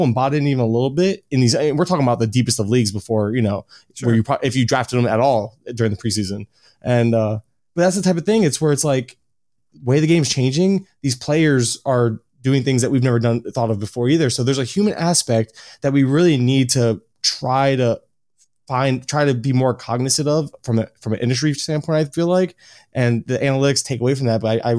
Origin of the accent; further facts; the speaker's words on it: Florida, United States; So, born and raised in Florida. I still live in Florida